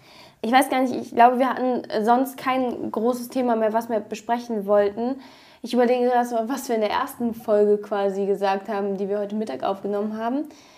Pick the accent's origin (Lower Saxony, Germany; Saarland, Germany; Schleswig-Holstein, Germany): Lower Saxony, Germany; Göttingen; moved away; Ich bin in Göttingen aufgewachsen, ich habe direkt in der Stadt gewohnt, ich bin überall mit dem Fahrrad oder zu Fuß hingegangen. Ich bin dann von Göttingen in eine Großstadt gezogen